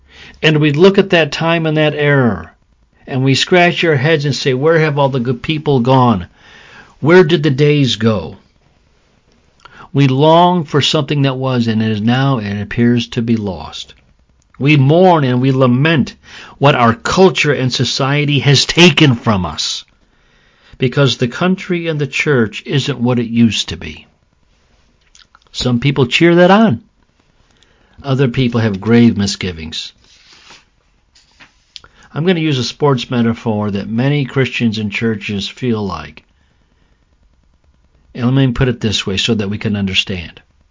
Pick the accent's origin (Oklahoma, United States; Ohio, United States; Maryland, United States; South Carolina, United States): Oklahoma, United States; now in New York, United States; even though I have not lived in my home state of Oklahoma for decades, Oklahoma always has my heart, and it will always be home to me.